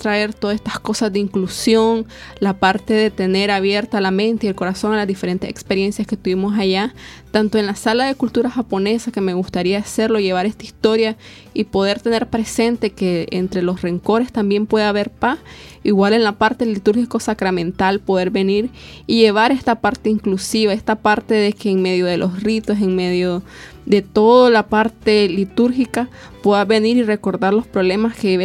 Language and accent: Spanish; Nicaragua; yo soy nicaragüense. Yo vengo de Nicaragua.